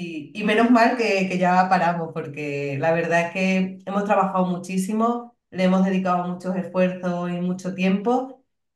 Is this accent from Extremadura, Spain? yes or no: yes; Cáceres, Extremadura, Spain; also born or lived in England; Yo estudié veterinaria en Cáceres, yo soy de Cáceres, de Extremadura, y estudié veterinaria allí en mi ciudad. Luego hice un máster en la Universidad de Murcia, luego me fui a Inglaterra porque quería mejorar mi inglés